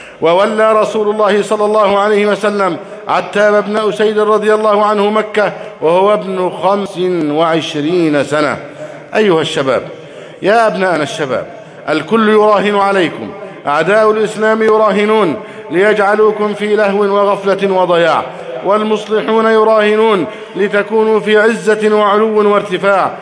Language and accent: Arabic; Egypt; اللهم احفظ بلدنا مصر أمنا أمانا، سخاء رخاء.